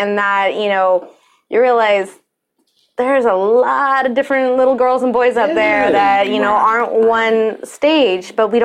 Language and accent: English; United States; I'm an American, okay? I may be brown, but I am an American.